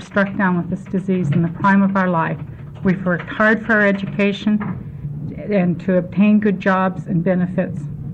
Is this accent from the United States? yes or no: yes; Eugene, Oregon, United States; I'm from Eugene, Lynn County.